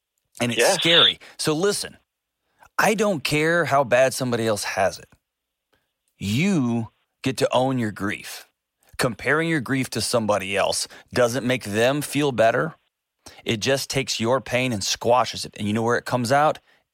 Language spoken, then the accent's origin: English; Houston, Texas, United States; I grew up in Houston, man, so I've seen these things